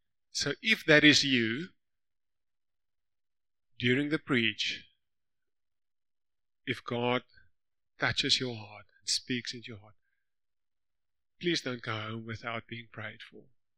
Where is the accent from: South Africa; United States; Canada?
South Africa; Lichtenburg, North West; I grew up in Lichtenburg with Louis. Louis, yes, Lichtenburg. So we were in the same high school, Lichtenburg High School. I grew up in a place called Lichtenburg.